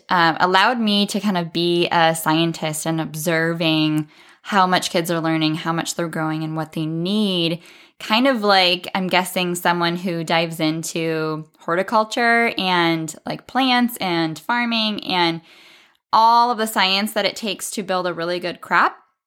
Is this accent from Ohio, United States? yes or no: no; South Dakota, United States; I'm from South Dakota in the Midwest in the United States